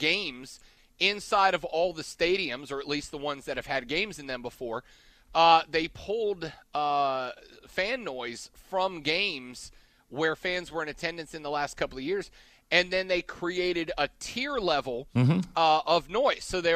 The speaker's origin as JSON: {"language": "English", "town": "New Orleans", "region": "Louisiana", "country": "United States", "tie": "born or raised there", "said": "I know I'm kind of going to my hometown team here, but here's the deal. Like, Saints, could you imagine, the New Orleans Saints have one of the loudest home stadiums"}